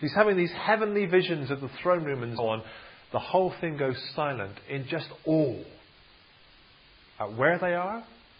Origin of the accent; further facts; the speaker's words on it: United Kingdom; We, being British, or maybe just being humans, we find silence quite awkward at times